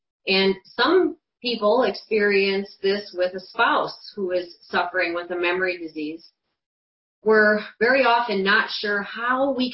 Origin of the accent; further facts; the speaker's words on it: Wisconsin, United States; moved away as an adult; now in Kansas City, United States; And I grew up in Wisconsin, as Josh and I were talking about our mutual northern exposure experiences.